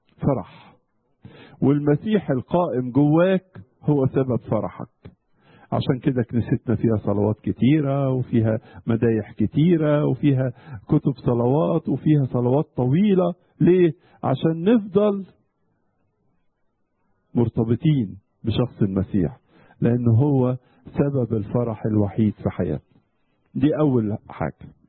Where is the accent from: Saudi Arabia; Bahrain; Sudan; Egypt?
Egypt; في ترنيمة كده عندنا في مصر مش عارف وصلتكم ولا لا